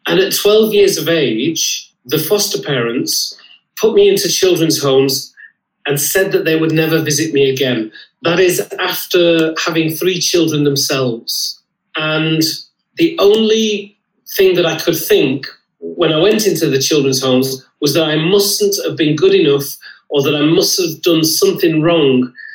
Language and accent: English; North West England, United Kingdom; So I had a brilliant childhood. I grew up in Lancashire.